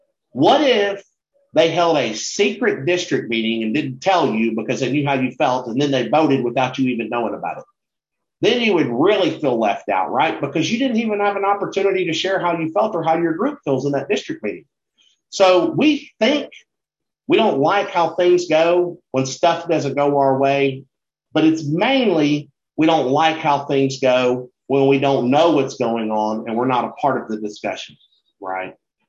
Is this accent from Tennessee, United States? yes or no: yes; Tennessee, United States; it should be abundantly clear that I'm not from New Jersey. I'm from the great state of Tennessee, which is the southeast of the Bible Belt.